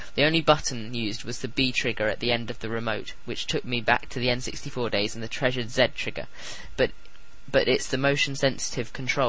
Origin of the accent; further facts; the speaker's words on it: East of England, United Kingdom; I'm from Essex, I'm 20, and I'm about to enter my final year of university